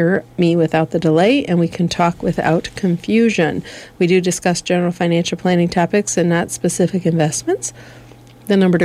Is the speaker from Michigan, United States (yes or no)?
yes; Michigan, United States; So we're from Michigan, my husband and I both